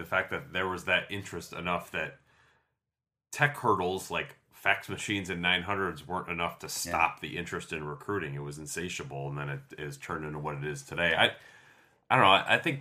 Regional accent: Michigan, United States; Like I grew up in Michigan

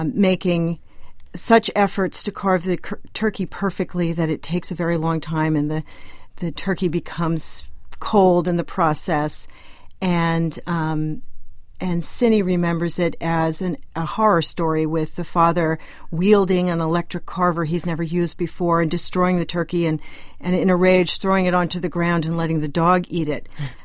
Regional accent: Virginia, United States; also born or lived in Washington, D.C.; now in Concord, United States; I grew up in Virginia and Washington, D.C., but I've lived here for about 18 years.

